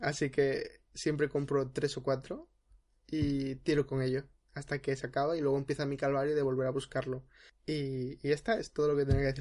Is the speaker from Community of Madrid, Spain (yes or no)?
yes; Madrid, Community of Madrid, Spain; Es cierto que soy madrileño, es cierto que soy de barrio como Spinete, es cierto que soy muy de hablar con jerga y saberlo